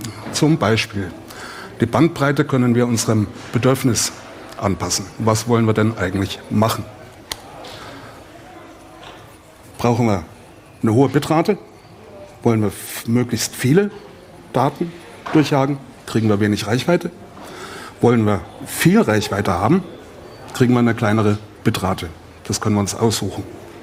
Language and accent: German; Coburg, Bavaria, Germany; Ich bin aus dem Herzogtum in Coburg